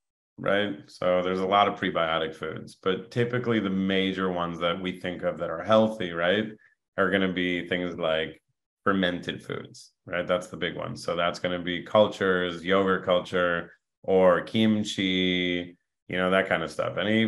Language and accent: English; Montana, United States; now in Los Angeles, United States; I came from Montana. Everybody in Montana is chill.